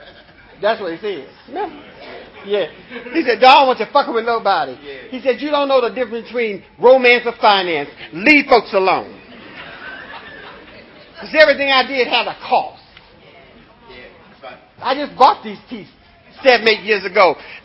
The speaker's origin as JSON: {"language": "English", "region": "Ohio", "country": "United States", "said": "I came from Ohio and went to D.C."}